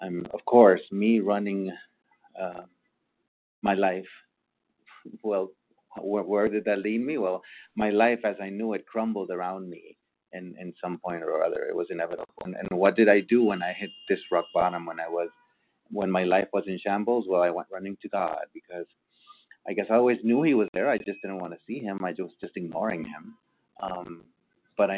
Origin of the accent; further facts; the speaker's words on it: Honduras; from Honduras.